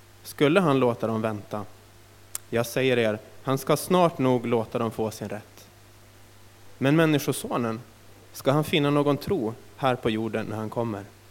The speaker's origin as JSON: {"language": "Swedish", "town": "Härnösand", "region": "Västernorrland County", "country": "Sweden", "tie": "born or raised there", "said": "jag var 17 år, då hade jag precis blivit medlem i EFS-kyrkan i Härnösand, där jag är född och uppvuxen."}